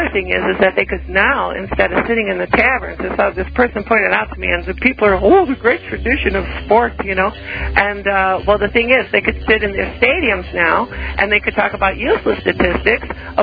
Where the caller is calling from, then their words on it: Illinois, United States; Hi, Alex. I'm calling from Illinois.